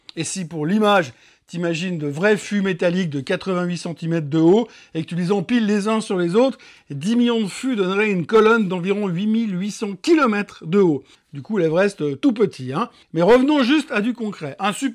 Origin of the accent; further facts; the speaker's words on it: Switzerland; on rentre à la maison, maison chez nous en Suisse